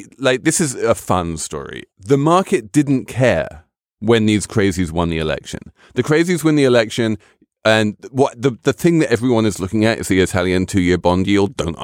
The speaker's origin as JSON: {"language": "English", "region": "England", "country": "United Kingdom", "said": "I'm English."}